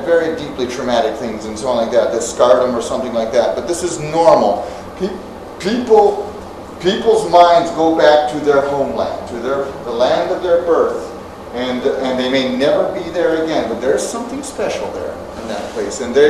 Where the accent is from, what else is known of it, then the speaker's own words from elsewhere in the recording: the Ozarks, United States; And growing up in the Ozarks, I know that. I resonate with the Ozarks.